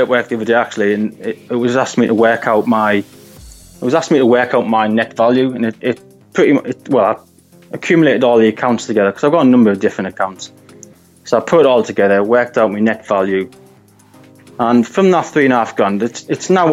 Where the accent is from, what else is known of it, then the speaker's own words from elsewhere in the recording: Hartlepool, North East England, United Kingdom; I'm originally from Hartlepool, up in the northeast.